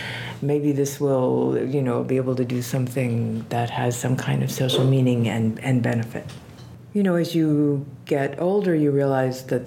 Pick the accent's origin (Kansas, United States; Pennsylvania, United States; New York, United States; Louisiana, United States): Pennsylvania, United States; Pittsburgh; I grew up largely in Pittsburgh, where there's a really rich fossil bed.